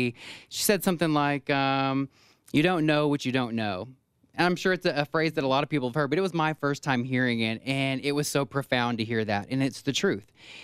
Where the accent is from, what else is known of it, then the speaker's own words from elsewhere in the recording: the South, United States; And I grew up in the South, too, where you see that entire towns have just disappeared.